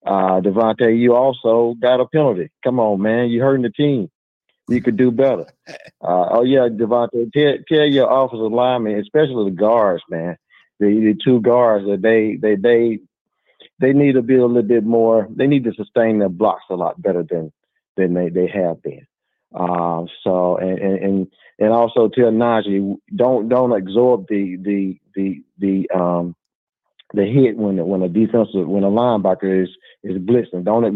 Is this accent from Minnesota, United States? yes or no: no; Alabama, United States; Kyle, what's up, man? … from Alabama, man.